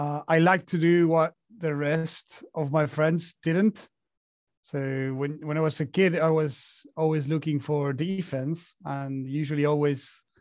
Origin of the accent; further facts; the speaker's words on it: Argentina; English is a second language; So I'm from Argentina.